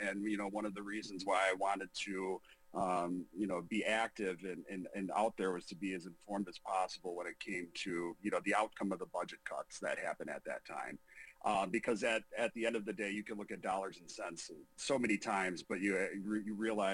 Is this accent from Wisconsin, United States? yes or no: yes; Kenosha, Wisconsin, United States; born and raised in Kenosha, went to KUSD schools, graduated from Bradford.